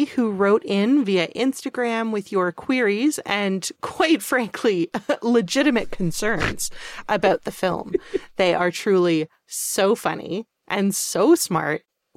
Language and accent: English; Canada; we're both Canadian.